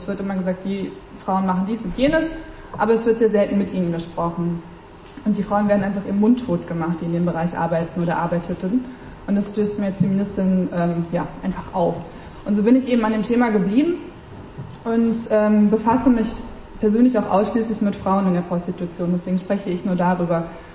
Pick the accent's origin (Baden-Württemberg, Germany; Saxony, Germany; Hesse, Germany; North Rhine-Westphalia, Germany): North Rhine-Westphalia, Germany; Düsseldorf; Ich komme aus Düsseldorf